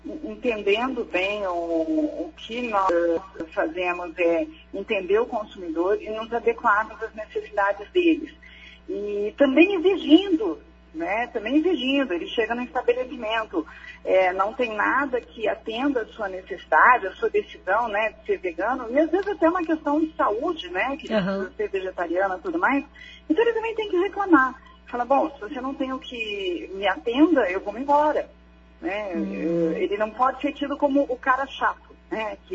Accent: Curitiba, Paraná, Brazil; eu sou de Curitiba, mas estou sempre aí.

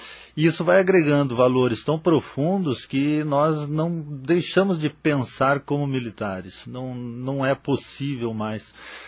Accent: Foz do Iguaçu, Paraná, Brazil; Eu vim para cá muito criança. Então eu sou de Paranavaí por nascimento. Mas cresci toda a minha existência aqui nas Gêmeas do Iguaçu.

